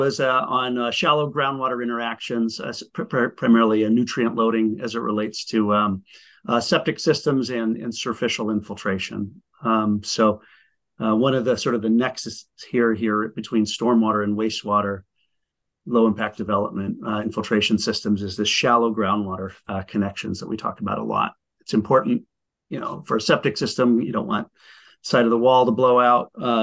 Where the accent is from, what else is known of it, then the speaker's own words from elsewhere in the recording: Pacific Northwest, United States; I'm actually from the Northwest originally